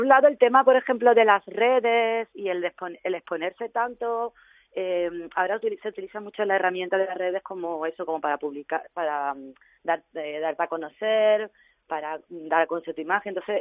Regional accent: Madrid, Community of Madrid, Spain; now in Málaga, Spain; que venimos los dos de Madrid

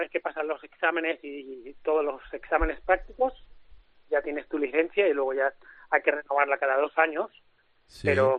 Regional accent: Spain; Por suerte somos familia española

